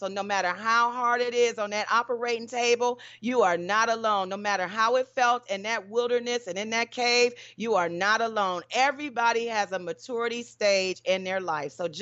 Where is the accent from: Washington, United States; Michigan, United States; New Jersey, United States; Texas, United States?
Michigan, United States; Detroit; I knew it was going to get y'all sooner or later, Detroit, my hometown.